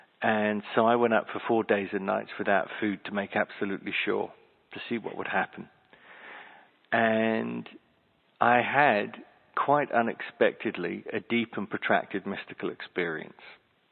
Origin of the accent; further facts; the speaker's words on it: South West England, United Kingdom; I come from the West Country of England, come from a county called Devon, where variants of my family have been there for 200 years.